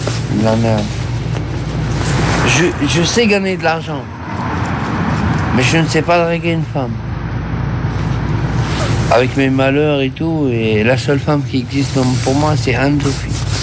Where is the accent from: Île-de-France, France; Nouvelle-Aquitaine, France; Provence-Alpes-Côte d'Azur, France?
Provence-Alpes-Côte d'Azur, France; Marseille; Je suis marseillais, moi.